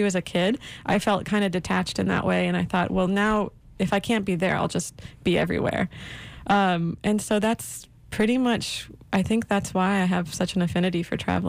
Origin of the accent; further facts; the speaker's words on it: Saudi Arabia; also born or lived in Aleppo, Syria; now in United States; So I was born in Syria, Aleppo, Syria. I was part of the Armenian diaspora there. But I was raised in Saudi Arabia, and kind of in Syria too. All of our extended family was there.